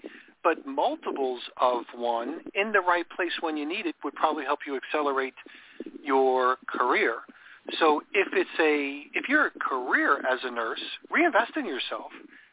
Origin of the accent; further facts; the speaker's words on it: New York, United States; And I grew up in New York, so I was on Long Island.